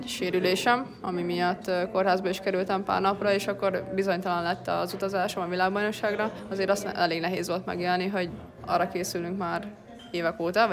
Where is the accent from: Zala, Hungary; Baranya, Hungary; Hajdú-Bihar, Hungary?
Baranya, Hungary; Pécs; hiszen én pécsi vagyok, ők pedig leginkább pestiek